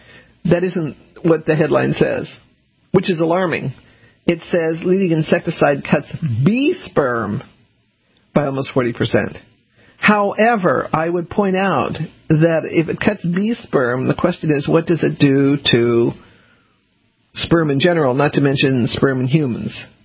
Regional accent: the South, United States; born there; because I was born in the South, Civil War is really interesting, if alarming to me.

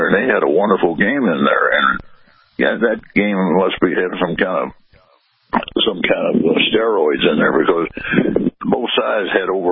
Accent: Louisville, Kentucky, United States; and have to be in my hometown of Louisville, Kentucky.

